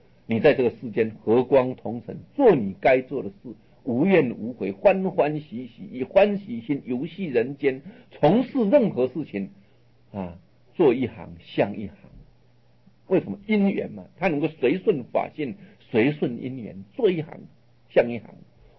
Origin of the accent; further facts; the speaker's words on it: China; 但上天有好生之德，所以我们中国人啊，把天命叫做性，也就是这个道。